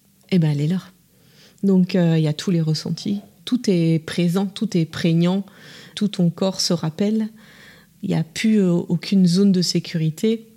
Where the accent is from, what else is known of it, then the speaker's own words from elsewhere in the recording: Bourges, Centre-Val de Loire, France; puisque moi je suis originaire de Bourges